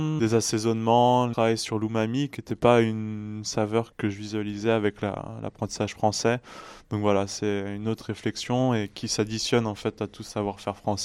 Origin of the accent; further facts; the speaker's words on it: Nantes, Pays de la Loire, France; De culture, oui. J'ai grandi à Nantes, mais c'est vrai que toutes les vacances, je les ai passées sur un voilier.